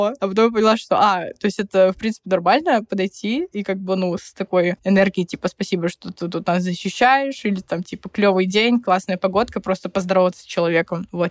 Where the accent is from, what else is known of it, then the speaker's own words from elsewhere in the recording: Russia; moved away as an adult; also born or lived in Canada; когда мне было года полтора или два, мы с семьей переехали в Россию. То есть я абсолютно социализировалась, росла в России. У меня ментальный код российский. То есть абсолютно русская ментально.